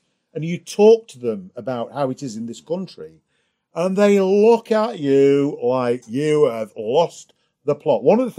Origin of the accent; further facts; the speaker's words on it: United Kingdom; well, of course, I'm British. In Britain, we don't tend to have guns.